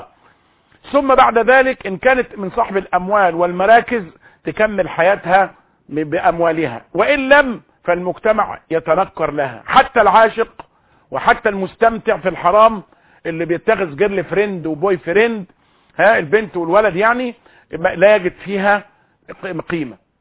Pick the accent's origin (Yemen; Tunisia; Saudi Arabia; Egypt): Egypt; كمسلمين مصريين فينا كتير من الدغل، كمصريين حالنا ملخبط